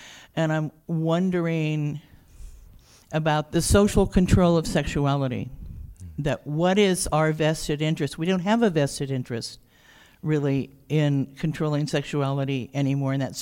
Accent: Alameda, California, United States; I'm from Alameda.

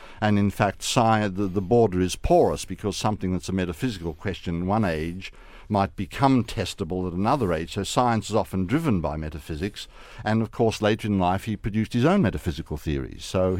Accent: Australia; And being an Australian, of course, I know that there are black swans.

